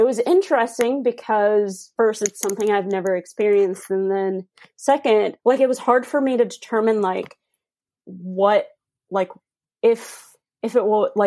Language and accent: English; Florida, United States; I grew up in Florida, but going...